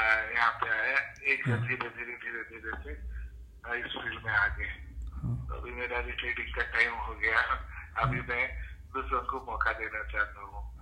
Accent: Mysore, Karnataka, India; मैं मैसूर से हूँ

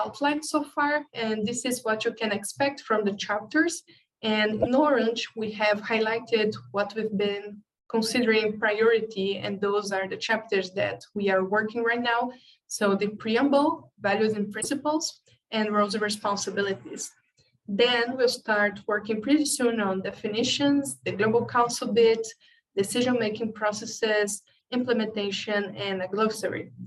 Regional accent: Brazil; English is a second language; I'm from Brazil.

